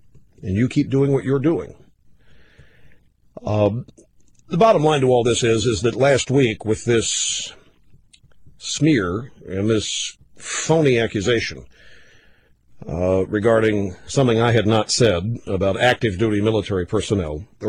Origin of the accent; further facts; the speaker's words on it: United States; And I wanted to go tell them, personally, as an American, how small and of a minority those thoughts about them were.